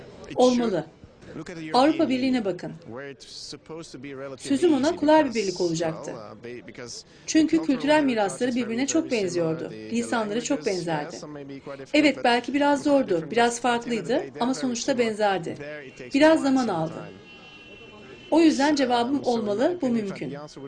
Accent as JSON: {"language": "Turkish", "country": "Belgium", "said": "Belçikalıyım."}